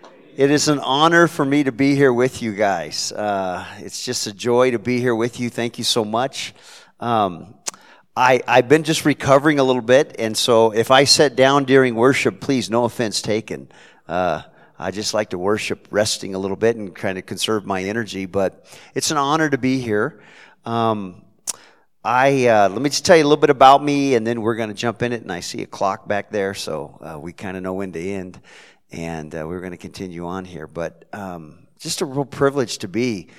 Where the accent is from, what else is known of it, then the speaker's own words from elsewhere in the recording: Modesto, California, United States; also born or lived in Salinas, California / Watsonville, California; I was born in Salinas, California, on the Monterey Bay area. So this is home turf. Raised in Modesto, California, in the San Joaquin Valley. And lived in Watsonville.